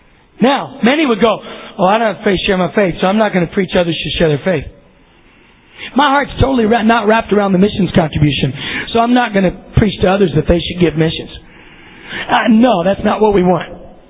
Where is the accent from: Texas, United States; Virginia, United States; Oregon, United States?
Texas, United States; But I grew up in Texas, so I kind of like Louisiana hot sauce.